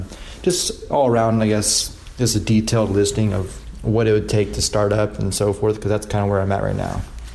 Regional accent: Kansas, United States; I'm from Kansas

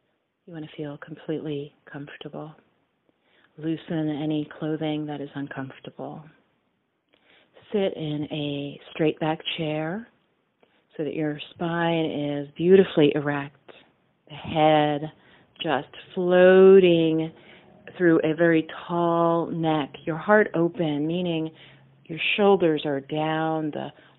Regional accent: Bronx, New York, United States; Growing up in the South Bronx, a little girl, poor family

